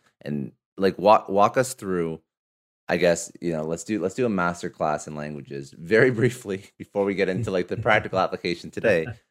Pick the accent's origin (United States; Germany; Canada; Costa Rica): Canada; Ottawa, Ontario; now in Toronto, Canada; I grew up in Ottawa where, you know, you cannot, you're in the States, I'm Canadian, I grew up in Ottawa, I'm in Toronto now.